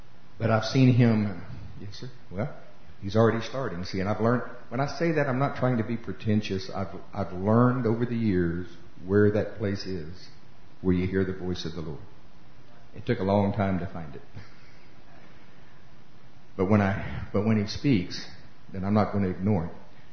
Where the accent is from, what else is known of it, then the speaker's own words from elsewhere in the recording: Oklahoma, United States; Let me tell you a little about me. I'm from Oklahoma.